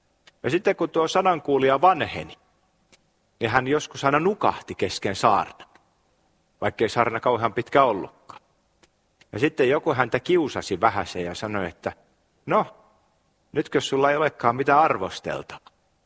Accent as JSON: {"language": "Finnish", "region": "Kymenlaakso", "country": "Finland", "tie": "born or raised there", "said": "Muistan nuoruudessani siellä Kymenlaaksossa"}